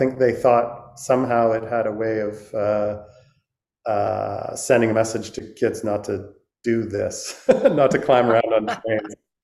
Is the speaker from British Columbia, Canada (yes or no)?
yes; Vancouver, British Columbia, Canada; I grew up in Vancouver, Canada, and immediately after high school, I went traveling actually with a video camera